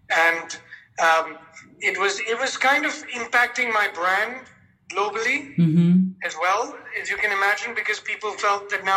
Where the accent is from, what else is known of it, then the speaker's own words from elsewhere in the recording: India; And after all, I am an Indian.